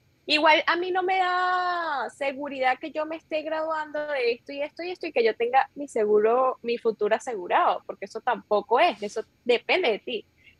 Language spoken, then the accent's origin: Spanish; Maracay, Aragua, Venezuela; Soy de Maracay y yo dije, bueno, me voy a Caracas.